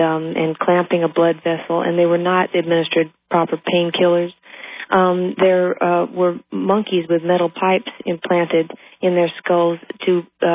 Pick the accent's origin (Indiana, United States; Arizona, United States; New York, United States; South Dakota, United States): New York, United States; Harlem; I grew up in Harlem, and we were downtown that day